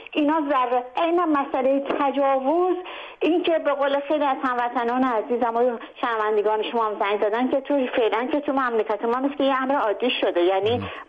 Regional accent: Ahvaz, Khuzestan, Iran; من خودم خوزستانی هستم و تمام تا 18-19 سالگی در اهواز بزرگ شدم و تابستون‌ها ما برای فرار از گرمای خوزستان به تهران می اومدیم.

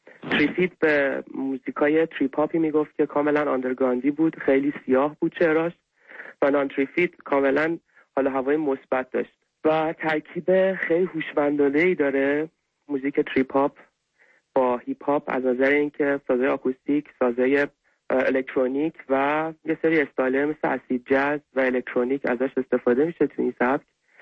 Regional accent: Iran; چون من ایرانی هستم

